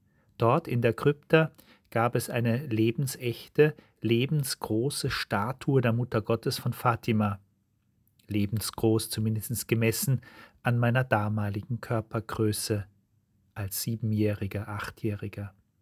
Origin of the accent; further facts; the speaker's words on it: Saarland, Germany; im Saarland, meiner Heimat nahe der französischen Grenze